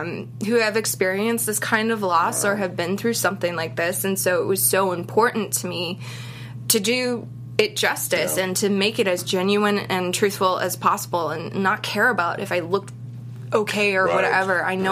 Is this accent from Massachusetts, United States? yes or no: yes; Boston, Massachusetts, United States; But it's a character, and you know, I'm from Boston.